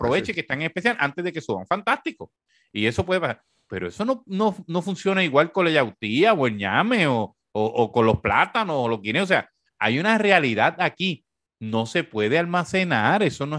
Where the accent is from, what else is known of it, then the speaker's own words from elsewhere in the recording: Puerto Rico; yo soy muy boricua y me gustan mucho las cosas de aquí, adoro la bandera de Puerto Rico